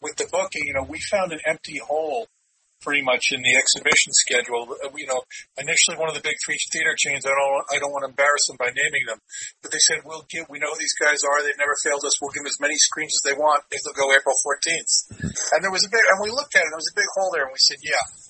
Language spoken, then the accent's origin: English; New Jersey, United States; We're from Jersey. So, we're Jersey and New York.